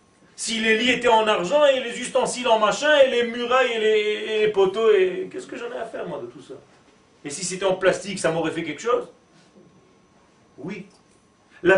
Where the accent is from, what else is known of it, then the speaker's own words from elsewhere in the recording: Israel; born there; first language Hebrew; French is a second language; Je suis né en Israël et ma langue natale c'est l'hébreu.